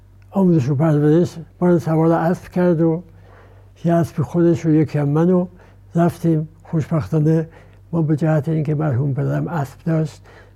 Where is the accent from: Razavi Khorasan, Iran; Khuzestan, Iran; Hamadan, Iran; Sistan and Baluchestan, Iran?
Hamadan, Iran; Abbasabad; من 15/6/1324 در عباس آباد همدان تابستان به دنیا اومدم.